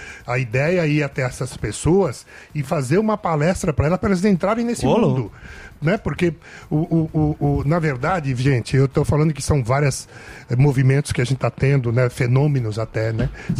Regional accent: Pompeia, São Paulo, Brazil; born there; Pompeia, nasci no

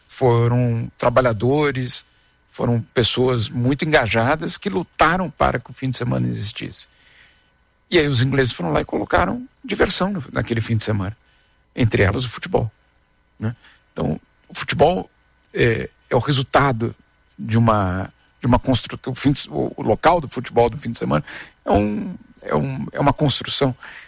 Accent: Brazil; moved away; Eu sei que eu sou brasileiro, eu só tenho um passaporte brasileiro. Então eu tenho certeza que eu sou brasileiro.

